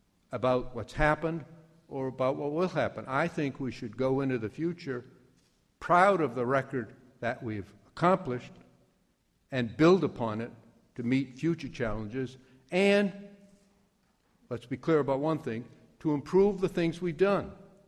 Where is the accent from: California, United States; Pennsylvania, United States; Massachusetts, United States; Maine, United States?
Maine, United States; Waterville; I grew up in Waterville. My mother was an immigrant. She couldn't read or write. My father was the orphan son of immigrants.